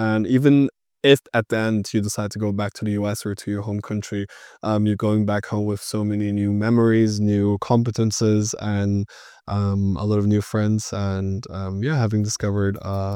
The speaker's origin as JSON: {"language": "English", "town": "Nuremberg", "region": "Bavaria", "country": "Germany", "tie": "born or raised there", "said": "Yeah, so I grew up in Nuremberg in Bavaria"}